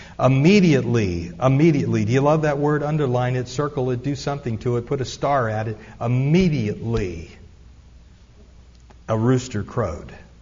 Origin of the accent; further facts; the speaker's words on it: Pennsylvania, United States; accent: Pennsylvania; I come from Pennsylvania